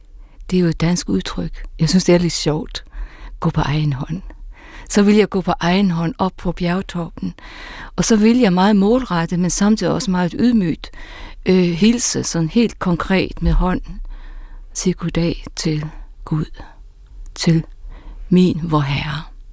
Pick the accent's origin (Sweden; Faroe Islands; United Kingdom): Faroe Islands; Da jeg var barn på Færøerne, i den sorte gryde, som nogle kaldte stedet, vi foretrak at kalde stedet for Nordøernes paradis.